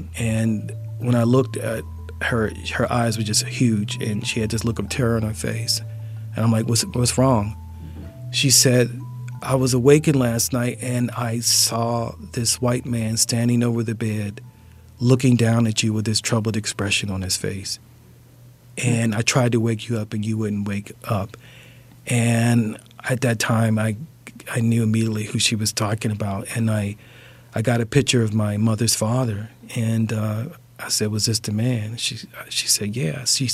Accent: Baltimore, Maryland, United States; Okay, so I come from West Baltimore, and the only stories that come from West Baltimore about black people are the stories about rage and despair and anger and racism.

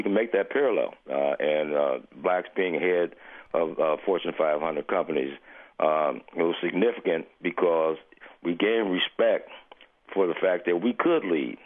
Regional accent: Omaha, Nebraska, United States; the lessons I learned growing up in Omaha, Nebraska, getting an opportunity in college to play the position

